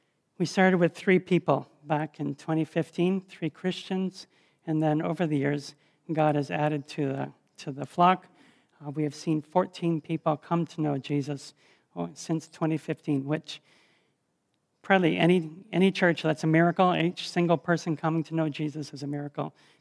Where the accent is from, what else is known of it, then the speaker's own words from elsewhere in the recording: Mount Forest, Ontario, Canada; I grew up in Southern Ontario, near Mount Forest, which I don't know if you know Mount Forest, halfway between Guelph and Owen Sound, and a dairy farm there.